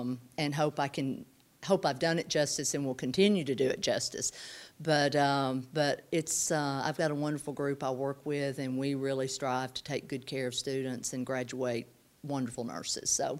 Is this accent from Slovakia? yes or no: no; Tennessee, United States; Well, I live in this community. I'm from White County, and I'm also an alumnus of Tennessee Tech.